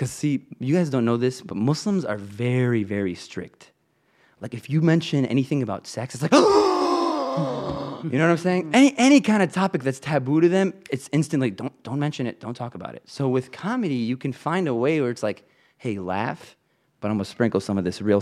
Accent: Detroit, Michigan, United States; So I grew up actually in the Detroit area, but real close to Dearborn, you know.

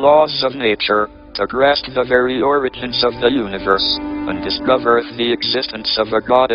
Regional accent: England, United Kingdom; As I was growing up in England after the Second World War, it was a time of austerity.

